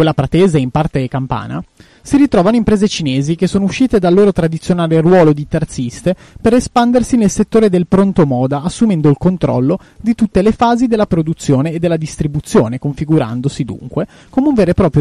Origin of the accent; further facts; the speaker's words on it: China; now in Italy; Poi quando gli italiani capivano che sono cinese, mi dicevano: no, no, aspetta, è la metà.